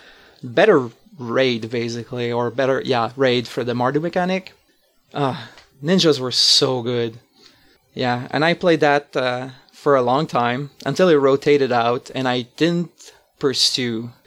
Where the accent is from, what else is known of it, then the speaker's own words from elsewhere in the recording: Montreal, Quebec, Canada; Hey, I'm a French Canadian. I'm from Montreal.